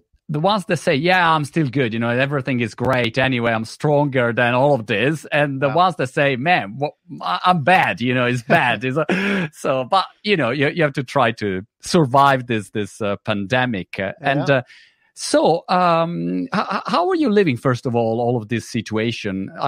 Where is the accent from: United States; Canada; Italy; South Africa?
Italy; English is a second language; now in United Kingdom; I live in UK. Obviously, I'm Italian, like my British accent, clearly say.